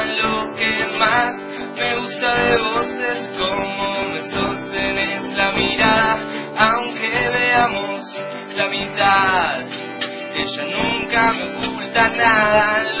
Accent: Dock Sud, Buenos Aires Province, Argentina; Y así que somos de Doc Sud, así que...

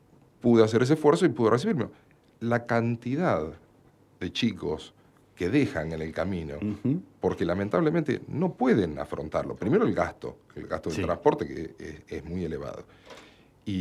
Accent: Avellaneda, Buenos Aires Province, Argentina; Yo soy de acá de Avellaneda. Uh-huh. Soy abogado. Yo estudié en la UBA.

